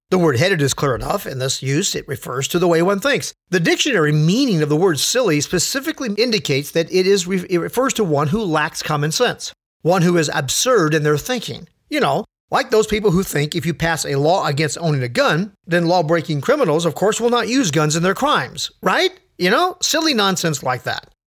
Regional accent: California, United States; born there; Now, my dad was born in Texas and my mom in Alabama and I was born in California. So I'm only a second generation American.

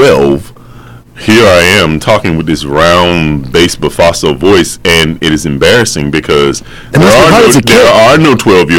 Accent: North Carolina, United States; I'm from North Carolina.

